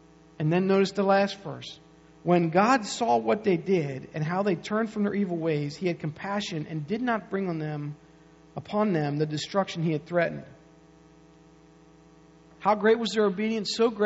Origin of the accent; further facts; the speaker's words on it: Maytown, Pennsylvania, United States; It's really a circle, but we're from Maytown.